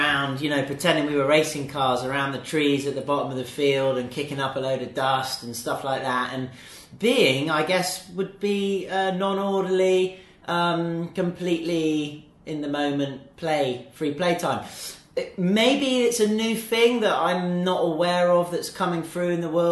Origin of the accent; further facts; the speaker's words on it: Jamaica; now in Qingdao, China; I'm from Jamaica. Come to China to the school in Qingdao, grade 4 teacher in a Chinese school.